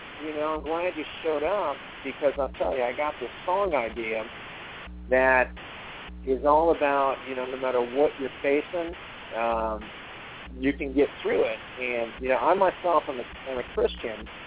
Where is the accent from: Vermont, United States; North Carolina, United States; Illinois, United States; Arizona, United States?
Illinois, United States; Burr Ridge; I was born and raised in Burridge, Illinois, right outside of Chicago.